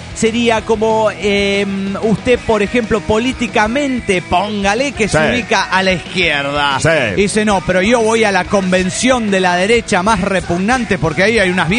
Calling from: Ibarra, Imbabura, Ecuador; de Ibarra, Ecuador.

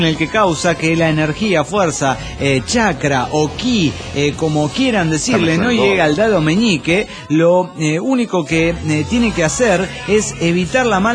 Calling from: Chetumal, Quintana Roo, Mexico; de Chetumal Quintana Roo.

